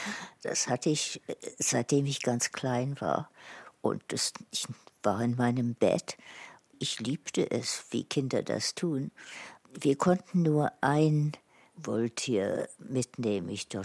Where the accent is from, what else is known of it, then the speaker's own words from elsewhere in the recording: England, United Kingdom; German is a second language; Ich bin Engländerin. Ich bemühe mich, Deutsch zu sprechen.